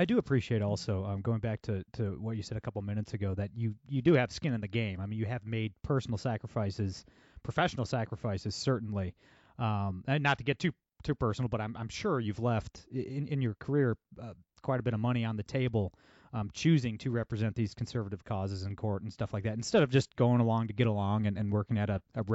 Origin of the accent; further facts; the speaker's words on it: Ohio, United States; my home state of Ohio included